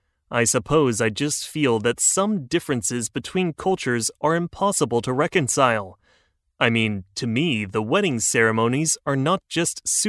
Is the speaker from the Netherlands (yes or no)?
no; India; Maybe it's because I'm Indian